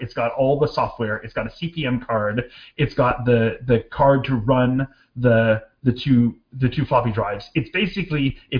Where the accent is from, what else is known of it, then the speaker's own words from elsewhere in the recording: Canada; So a lot of times, being a Canadian, a lot of things are listed on the internet, or listed on eBay in America